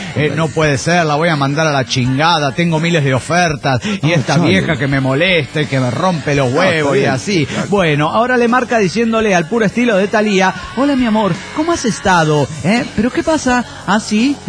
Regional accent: Zapopan, Jalisco, Mexico; de Zapopan, Jalisco, México.

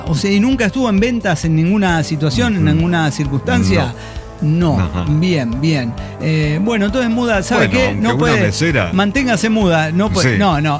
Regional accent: Morelia, Michoacán, Mexico; de Morelia, Michoacán.

